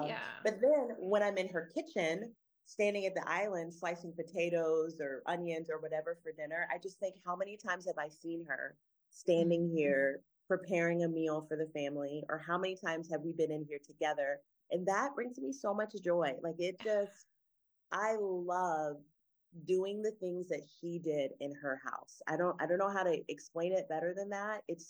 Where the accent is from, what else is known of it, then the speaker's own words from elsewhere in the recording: Texas, United States; also born or lived in Minnesota; you may have heard me talk about the fact that I'm originally from Texas. I claim Texas. I'm an Army brat, so I'm from everywhere. But Texas has been the longest place that I've ever lived until we moved to Minnesota.